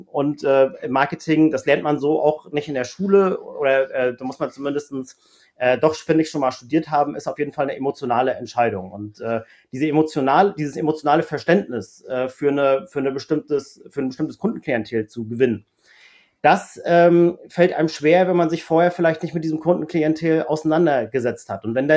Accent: Parchim, Mecklenburg-Vorpommern, Germany; Also ich komme ursprünglich aus Parchim, das ist in Mecklenburg-Vorpommern, habe dort 2008 Abitur gemacht

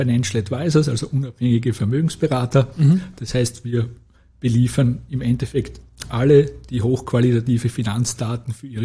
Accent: Styria, Austria; als Steirer bietet sich natürlich

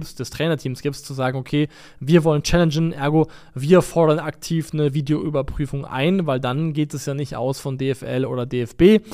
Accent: Koblenz, Rhineland-Palatinate, Germany; Ist meine Heimat. Also neutral muss man sagen, keine sonderlich coole Stadt, keine sonderlich schöne Stadt. Tut mir leid, liebe Koblenzer. Aber da komme ich her, ne?

